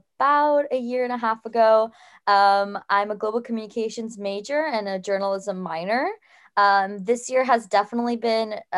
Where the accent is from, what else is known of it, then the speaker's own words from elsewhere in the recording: New York City, New York, United States; also born or lived in Paris, France / Turkey; So I am Turkish American. I was born in New York City to two Turkish parents. I also briefly spent about 3 years of my childhood in Paris and a year in Turkey.